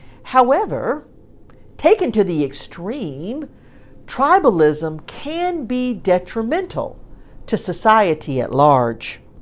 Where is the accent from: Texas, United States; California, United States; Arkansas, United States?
Arkansas, United States; now in Tennessee, United States; As a girl growing up in Arkansas, a few hours away from Memphis